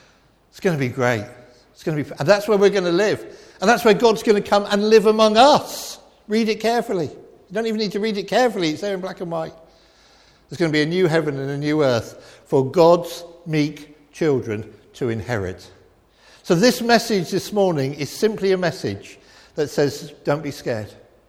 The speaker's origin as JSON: {"language": "English", "town": "Weston-super-Mare", "region": "South West England", "country": "United Kingdom", "tie": "born or raised there", "said": "Now, I grew up in Western Supermare. I love the sea."}